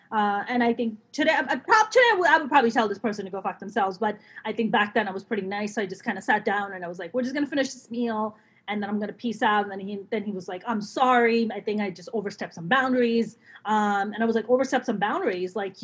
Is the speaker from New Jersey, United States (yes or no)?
no; New York, United States; and I'm from the East Coast. He's also from the East Coast. We started talking, we're like, oh, we're both New Yorkers.